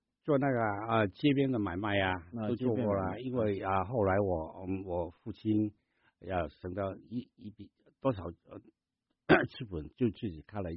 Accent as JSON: {"language": "Chinese", "country": "Vietnam", "tie": "born or raised there", "said": "我的个人的经历就是就是说我从小在越南出生长大"}